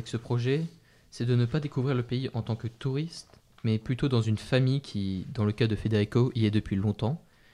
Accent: France; born there; also born or lived in South Africa / Singapore; Je suis né en France, mais j'ai été expatrié en Afrique du Sud, Singapour, puis je suis revenu en Afrique du Sud et j'irai bientôt au Kenya.

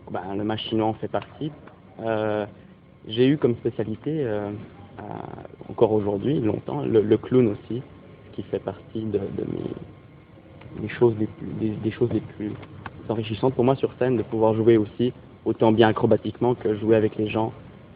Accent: Switzerland; j'ai 24 ans, je viens de Suisse

